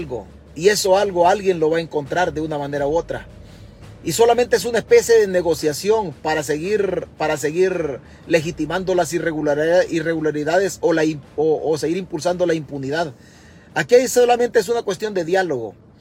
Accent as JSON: {"language": "Spanish", "region": "Chalatenango", "country": "El Salvador", "said": "Pues yo también soy chalateco, y son pueblos de la parte alta, son pueblos muy tranquilos."}